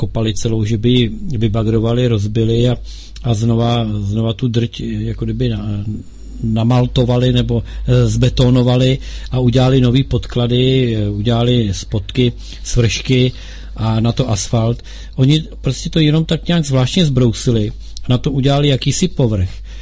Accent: Bohemia, Czechia; Ta paní zjistí, že jsem z Čech

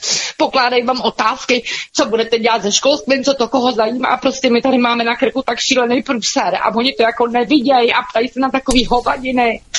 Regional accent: Mělník, Central Bohemian Region, Czechia; a my jsme ta rodina z Mělníka

